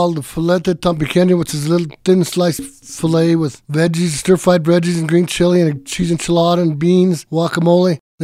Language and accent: English; Colorado, United States; Well, I was born and raised here in the San Luis Valley. My folks have been in the restaurant business since 1958, over 60 years, in various locations here in the Valley.